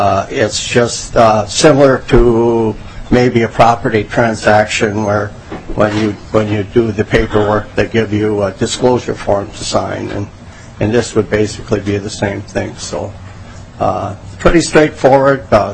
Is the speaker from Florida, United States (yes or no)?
no; Mankato, Minnesota, United States; I'm the legislative chairman for the Veterans of Foreign Wars Department in Minnesota, and I'm from Mankato.